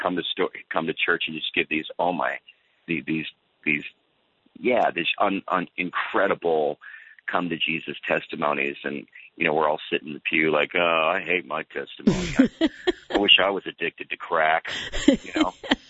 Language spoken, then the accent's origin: English; St. Louis, Missouri, United States; I mean, I'm from St. Louis. I'm from, you know, the Ferguson, you know, around the Ferguson area.